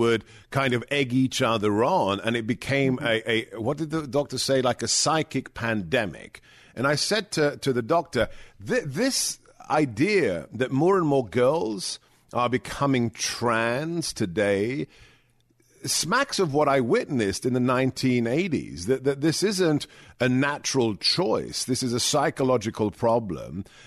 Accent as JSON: {"language": "English", "region": "England", "country": "United Kingdom", "tie": "born or raised there", "said": "when I was growing up in England, the thing in the 80s that we heard about all the time"}